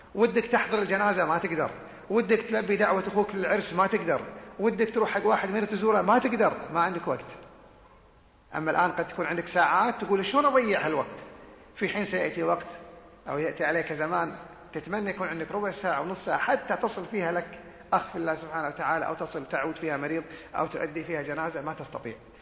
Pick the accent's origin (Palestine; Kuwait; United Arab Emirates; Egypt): Kuwait; فهو شيخ مشهور عندنا في الكويت وكذلك في المنطقة